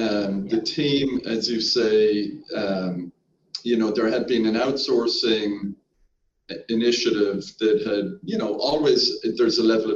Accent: Ireland; I grew up in Ireland.

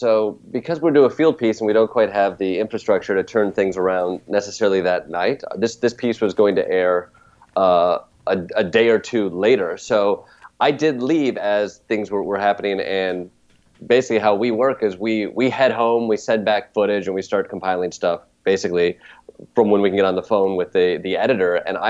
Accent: Kalamazoo, Michigan, United States; I come from Kalamazoo, which is a college town, a fairly liberal town, but, 5 miles outside of Kalamazoo, and it's farm country. It's cherry country. It's hunting country.

